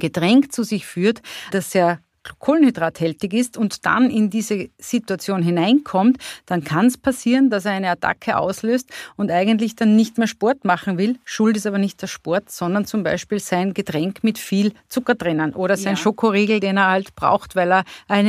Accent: Carinthia, Austria; Ich komme aus Kärnten

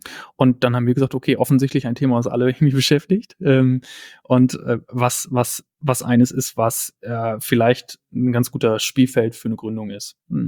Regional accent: Löhne, North Rhine-Westphalia, Germany; Löhne bis zum Abi.

